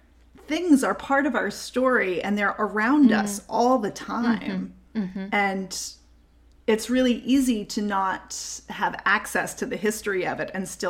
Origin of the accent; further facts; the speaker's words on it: Kentucky, United States; So I grew up in Kentucky and I didn't learn this until I was in seminary, but Louisville was the first inland Catholic diocese.